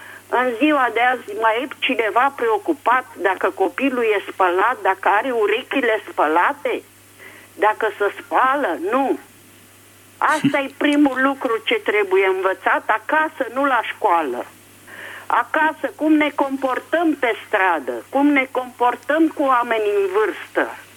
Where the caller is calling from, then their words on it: Bucharest, Romania; Sunt din București.